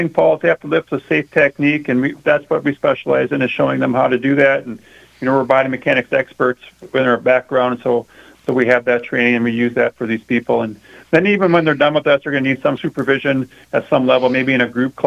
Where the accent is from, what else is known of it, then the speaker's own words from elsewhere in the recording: Minnesota, United States; I'm from Minnesota